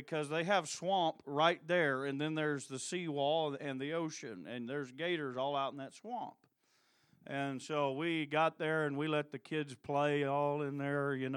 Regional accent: Oklahoma, United States; And I grew up in Oklahoma, and I'm not terrified of them, but I have a healthy respect for them.

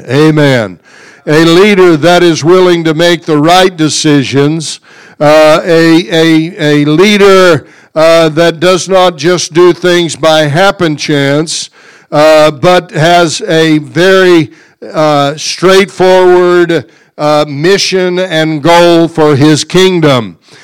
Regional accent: United States; I'm glad I'm an American today. I know we got lots of problems, but I'm glad that we are Americans today.

